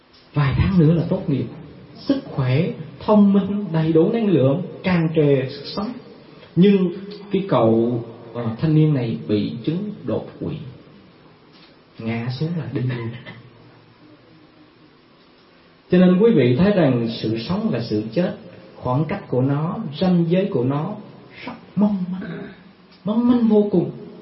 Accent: Bình Định, Vietnam; Cách đây vài tháng ở tại Bình Định, quê hương chúng tôi đó, ở tại thành phố Quy Nhơn

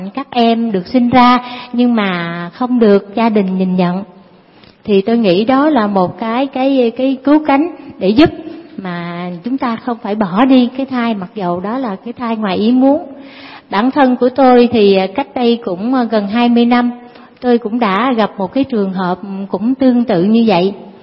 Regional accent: Cu Chi, Ho Chi Minh City, Vietnam; cụ thể là đến cái quê hương của tôi đang sống, đó là Củ Chi các bạn. Tôi ở huyện Củ Chi

